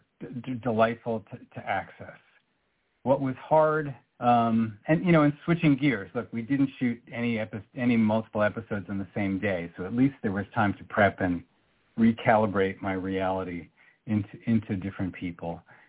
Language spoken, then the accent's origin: English; New York, United States; And this teenage boy in Arkansas in the Duck episode was so foreign to me as a New Yorker.